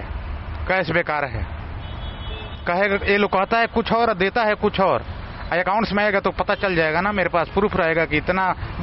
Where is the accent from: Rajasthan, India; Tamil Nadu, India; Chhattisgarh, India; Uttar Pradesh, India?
Uttar Pradesh, India; Gorakhpur; now in Delhi, India; मैं गोरखपुर यूपी का रहने वाला हूँ।